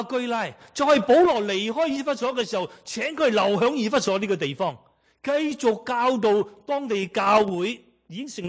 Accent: China; 咁啊，食嘢食饭咧。我哋中国人系好重视嘅，倾生意一定喺食饭嘅时候倾

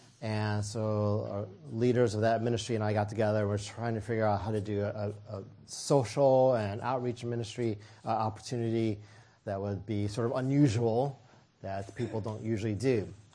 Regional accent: Midwest, United States; Oh, you know, I grew up in the Midwest, so I'm the Asian kid.

